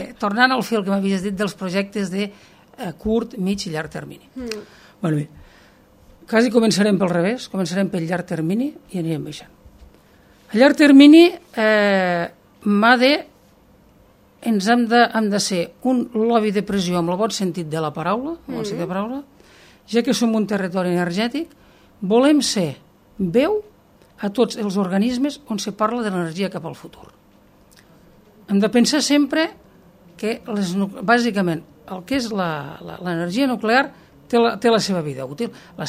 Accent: Rasquera, Catalonia, Spain; jo visco aquí, en aquestes terres, soc de Rasquera

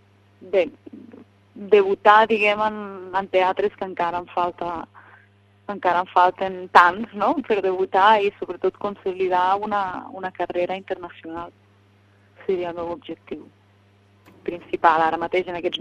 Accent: Darmós, Catalonia, Spain; van venir la gent de d'Armós, gent de la comarca, gent coneguda per mi

